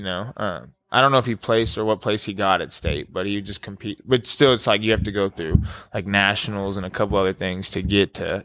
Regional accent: Fairfield, United States; so I grew up in Fairfield, and I kind of did some random martial arts, you know, off and on as a kid

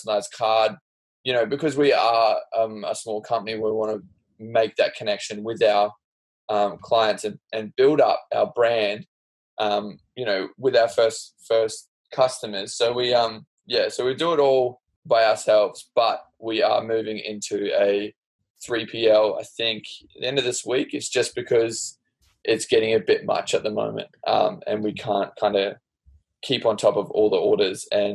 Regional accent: Australia; I'm Australian.

